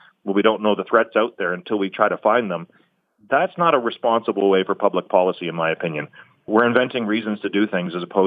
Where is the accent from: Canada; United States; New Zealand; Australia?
Canada; And we're fiercely Canadian, but we're very fiercely pride and the American connection that we have.